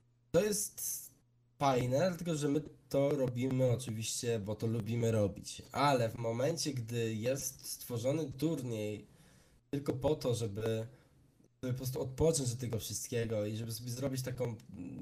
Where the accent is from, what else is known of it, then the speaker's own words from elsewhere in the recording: Kraków, Lesser Poland, Poland; ja jestem z Krakowa